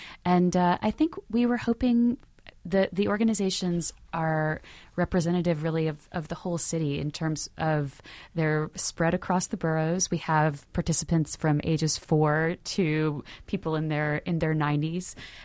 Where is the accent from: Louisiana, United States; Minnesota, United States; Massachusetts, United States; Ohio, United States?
Louisiana, United States; growing up in Louisiana, I certainly directed a lot of shows in my backyard